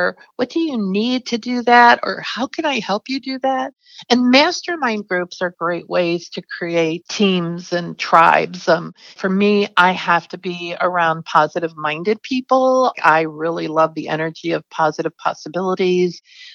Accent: Ferguson, Missouri, United States; And I'm originally from Ferguson, and I just believe that whatever we're doing now doesn't have to be the way it is.

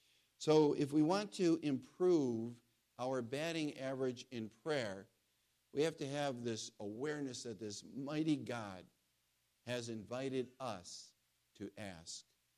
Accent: Buffalo, New York, United States; And I'm from Buffalo, so this all resonates with me.

